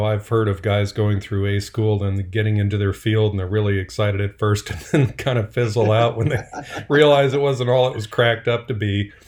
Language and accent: English; Midwest, United States; I'm from the Midwest as well.